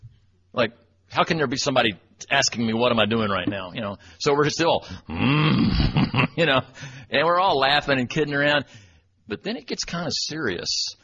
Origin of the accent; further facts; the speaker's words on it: Abilene, Texas, United States; came back to my hometown here of Abilene and went to graduate school.